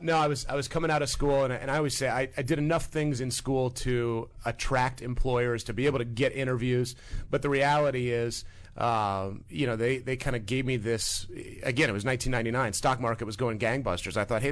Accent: Midwest, United States; Growing up in the Midwest, my parents never really spent a lot of money on much. You know, very middle class upbringing.

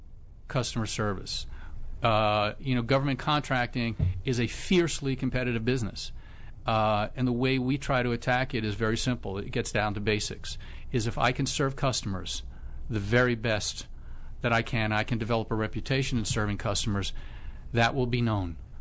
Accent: New York City, New York, United States; I grew up in New York City, about 10 minutes from Yankee Stadium. It was a rough neighborhood in the 60s.

